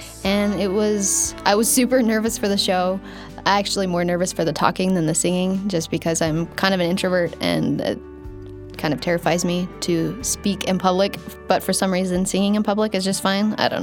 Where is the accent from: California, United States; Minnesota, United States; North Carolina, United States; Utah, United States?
Utah, United States; American Fork; I grew up in American Fork, Utah.